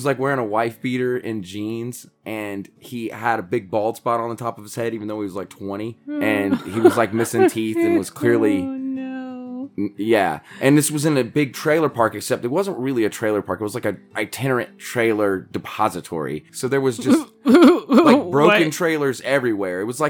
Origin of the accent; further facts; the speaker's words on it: the South, United States; I think that is one of the things you run into a lot being a Southerner